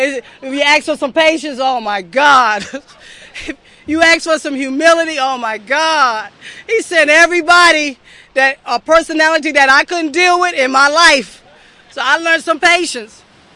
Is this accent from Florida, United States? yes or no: yes; Florida, United States; also born or lived in France / Texas; I was born in France. I grew up in Texas, and I was raised in Florida. You figure that one out.